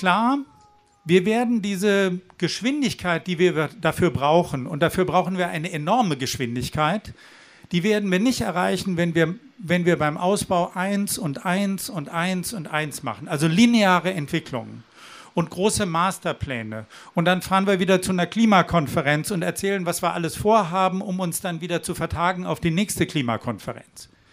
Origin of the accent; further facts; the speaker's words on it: Mannheim, Baden-Württemberg, Germany; Und ich komme aus Mannheim.